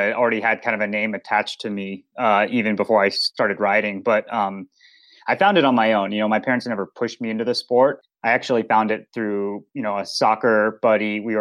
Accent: Boulder, Colorado, United States; Yeah, I grew up in Boulder, Colorado. So outdoor sports mecca, you know, and a kid growing up in this idyllic outdoor community, health focused, hippie yuppie society.

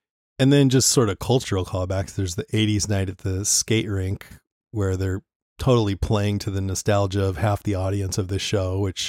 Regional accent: Modesto, California, United States; because we're from Modesto, which is kind of a commuter town, but on the edges, it's all country.

